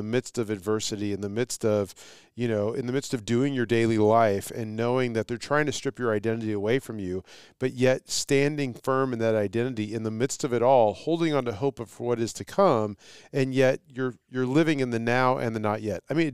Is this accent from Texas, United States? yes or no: yes; Texas, United States; now in California, United States; And being a Texan, I am in exile right now. It's where God has called me, and I'm okay with that, right? Living in California.